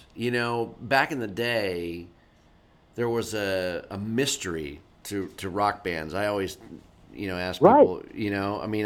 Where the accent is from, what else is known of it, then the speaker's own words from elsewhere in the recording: Erie, Pennsylvania, United States; I grew up in Erie, Pennsylvania.